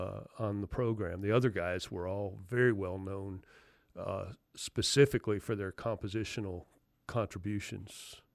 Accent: Berkeley Heights, New Jersey, United States; also born or lived in Summit, New Jersey; I was born in Summit, New Jersey, and spent the first 12 years of my life in Berkeley Heights, which was Union County. We had a train line into New York City.

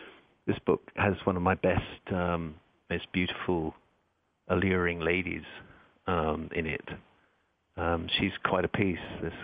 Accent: Scotland, United Kingdom; accent: English; my accent is English rather than Scots.

